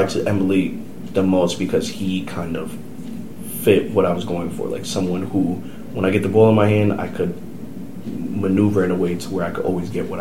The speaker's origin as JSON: {"language": "English", "region": "New York", "country": "United States", "said": "He's from New Jersey. You know, he's near, because I'm from New York, he's near my area."}